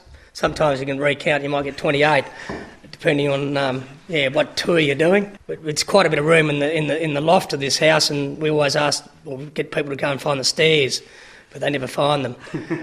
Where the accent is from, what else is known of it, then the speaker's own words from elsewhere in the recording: Tasmania, Australia; We're from Tasmanian blood. We got to Tasmania in 1806 on one of those boats